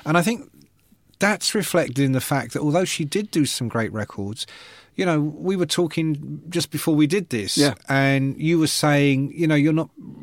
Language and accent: English; London, United Kingdom; I come from London, and my parents were not educated. I was not educated.